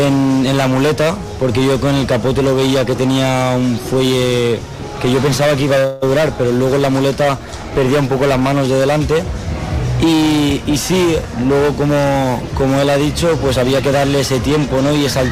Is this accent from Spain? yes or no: yes; Algemesí, Valencian Community, Spain; Bueno, pues a mí me viene de aquí, de Algemesí, de mi pueblo. Yo soy de aquí, de Algemesí.